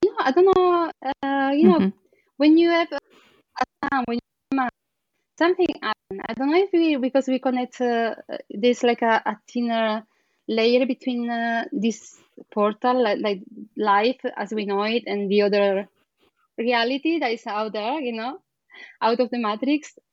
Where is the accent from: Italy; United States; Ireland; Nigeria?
Italy; also born or lived in Argentina; I was born in Argentina. I grew up in Italy. And even if my dad was Italian, he was treated as an immigrant because he grew up in Argentina.